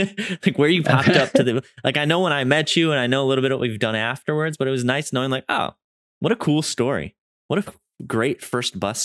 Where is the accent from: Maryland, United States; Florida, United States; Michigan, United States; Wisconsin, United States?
Wisconsin, United States; That's like one of my, I'm from Wisconsin, but that shower is like, there might be a prison in there as well.